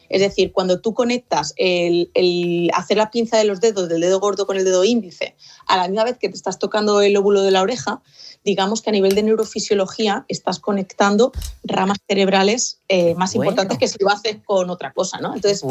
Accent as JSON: {"language": "Spanish", "country": "Spain", "said": "somos, repito, seres humanos que vivimos en sociedad y además en una cultura colectivista, que somos los españoles."}